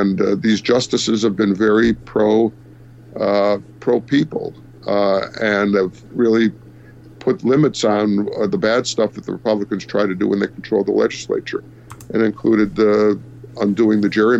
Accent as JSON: {"language": "English", "town": "Old Forge", "country": "United States", "tie": "born or raised there", "said": "I knew one when I was growing up in Old Forge. He lived around the corner from me."}